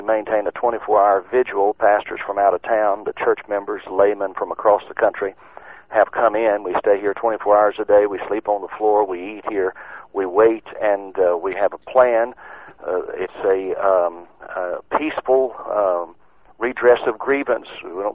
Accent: Houston, Texas, United States; I'm a pastor from Houston, Texas

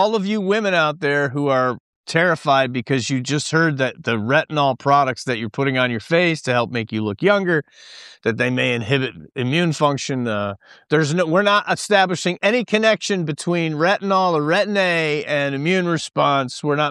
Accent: Buffalo, New York, United States; also born or lived in Okinawa, Japan / California; now in Colorado, United States; because I grew up in Buffalo, New York area where it's high humidity. I lived in Okinawa, Japan, where it's mega mondo humidity, California, where there's some humidity. I moved to Colorado where there's like no humidity almost all the time.

